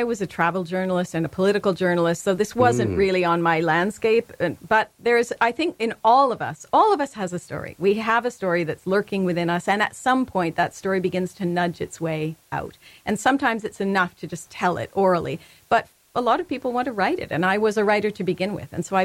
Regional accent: Peterborough, Ontario, Canada; So I play myself as a child, growing up in a little suburban house in Peterborough, Ontario

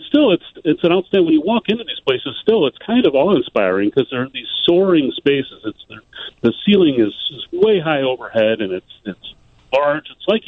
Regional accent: Illinois, United States; because I grew up in the South Suburbs.

